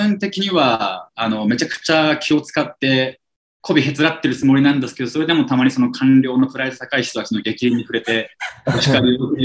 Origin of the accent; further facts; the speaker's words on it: Nepal; Japanese is a second language; もちろん同じネパール人として同じ言語を話して助けてもらう部分もあるんですけど